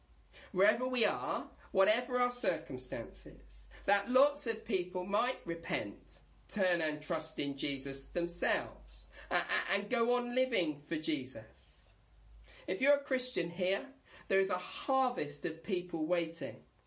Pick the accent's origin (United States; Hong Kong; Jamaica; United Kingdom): United Kingdom; East of England; I grew up in East Anglia where the fields are flat and you can see for miles and miles around.